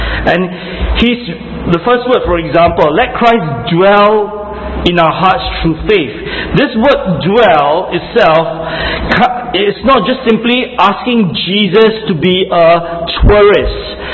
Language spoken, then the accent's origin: English; Singapore; at the end of the day, I am still a Singaporean.